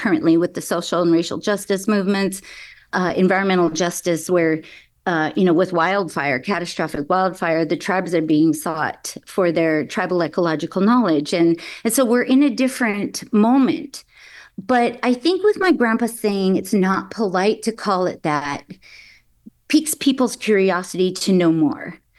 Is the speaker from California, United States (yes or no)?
yes; Grass Valley, California, United States; I was born and raised in Grass Valley.